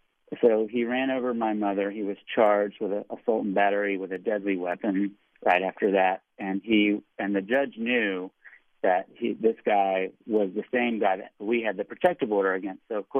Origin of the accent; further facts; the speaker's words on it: Lebanon; Our family is Lebanese. We come from Lebanon